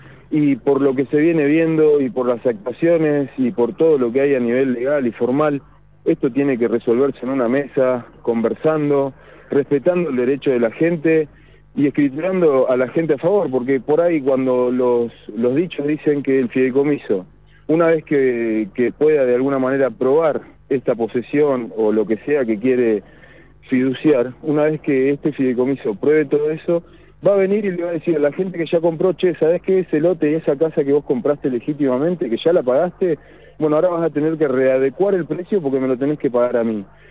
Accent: Neuquén, Argentina; yo soy neuquino nativo de quinta generación

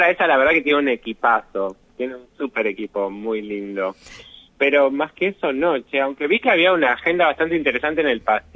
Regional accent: Jujuy, Argentina; now in Buenos Aires, Argentina; Soy jujeño y siempre tengo alguna obra por ahí dirigida.

